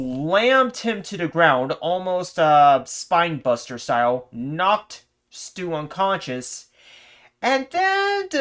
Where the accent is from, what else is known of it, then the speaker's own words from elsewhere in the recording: Germany; No, I'm from Germany.